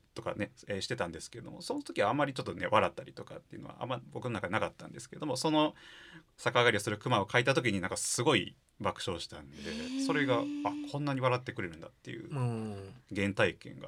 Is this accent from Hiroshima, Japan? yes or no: no; Kobe, Hyogo, Japan; やっぱりね神戸にずっと、まあ、生まれ育ってた。